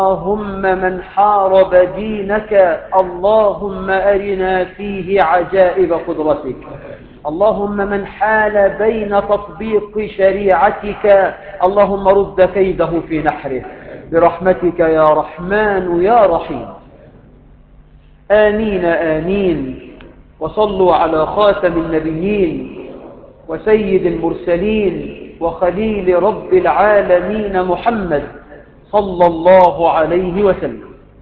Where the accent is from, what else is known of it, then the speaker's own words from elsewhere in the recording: Egypt; اللهم اجعل بلدنا مصر آمنة مطمئنة